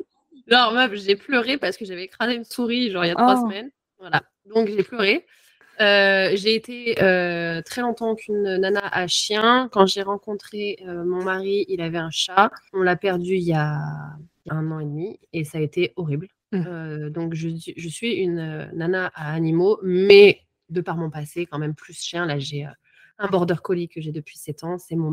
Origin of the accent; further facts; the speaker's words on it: Lyon, Auvergne-Rhône-Alpes, France; also born or lived in Los Angeles; j'ai vécu à Lyon. Donc moi, je suis originaire de Lyon. J'ai vécu à Lyon pour mes études. J'y ai habité aussi en tant qu'enfant. Je suis partie aux États-Unis pour mes études. Donc, j'ai vécu à Los Angeles. Donc, si, j'ai été toute la citadine.